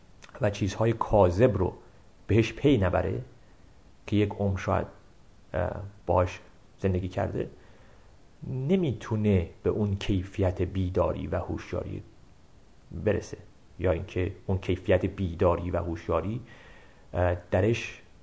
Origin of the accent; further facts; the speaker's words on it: Iran; منی که در ایران بزرگ شدم، ذهن من یه جور فرم داده شده باشه و کاندیشن شده باشه